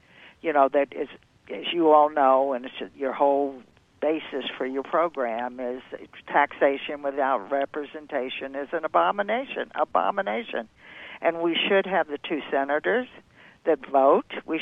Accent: Texas, United States; And 'cause I think most of us in the country, and I grew up in Texas, most of us are middle-of-the-roaders.

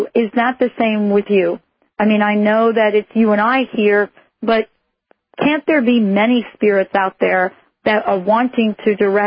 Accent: New York, United States; I'm a New Yorker myself.

